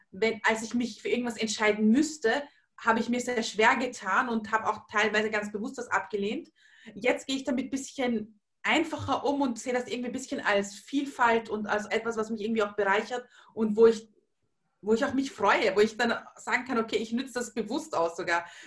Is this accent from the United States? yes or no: no; Vienna, Austria; Ich bin eine Wienerin, ich bin in Wien geboren, ich bin hier aufgewachsen